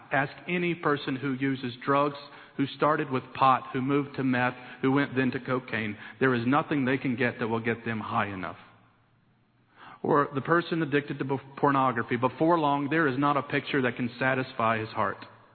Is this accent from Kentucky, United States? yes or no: yes; Kentucky, United States; also born or lived in Detroit, Michigan; I was born in Detroit, Michigan, grew up in Kentucky, went to college on a baseball scholarship